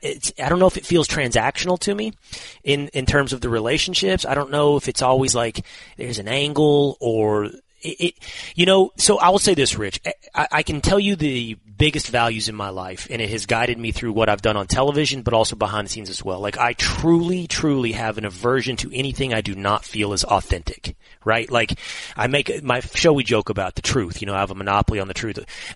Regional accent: Texas, United States; When I was 18 years old, I was a swimmer growing up in Texas

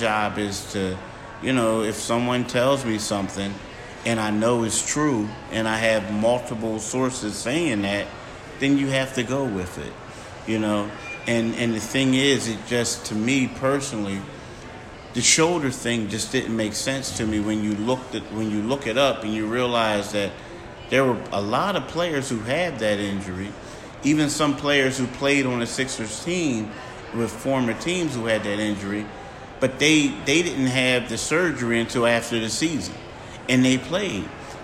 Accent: Philadelphia, United States; I live in South Jersey. You know, we're from the Philly area.

